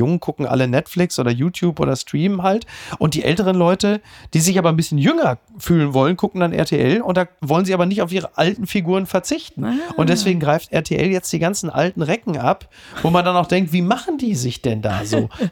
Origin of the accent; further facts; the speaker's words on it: North Rhine-Westphalia, Germany; Ich komme aus dem Ruhrgebiet.